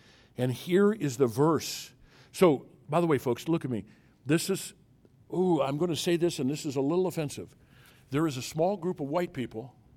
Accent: United States; I'm an American, but this world is not my home.

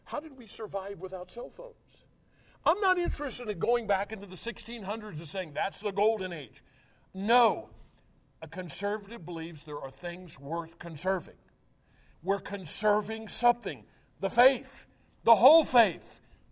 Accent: Fieldon, Illinois, United States; I grew up in First Baptist Church of Fieldon, Illinois.

